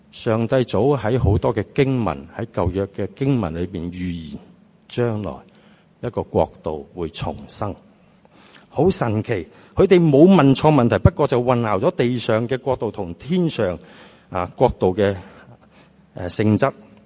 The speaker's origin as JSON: {"language": "Chinese", "country": "Hong Kong", "tie": "born there", "said": "我都是在香港出世的，1959年。如果今天是2019年的话呢，我应该退休的了，啱啱60岁。"}